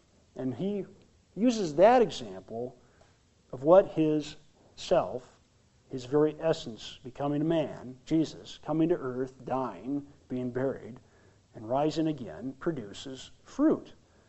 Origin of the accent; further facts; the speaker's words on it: South Dakota, United States; Farmers in my home state of South Dakota know that if you don't plant the seed of wheat, you won't get any grain.